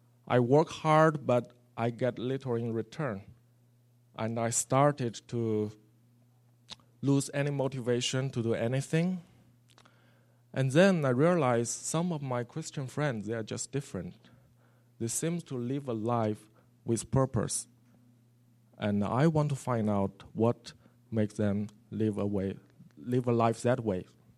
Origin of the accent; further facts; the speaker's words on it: China; English is a second language; I said, "Oh, I'm a student. I'm from China."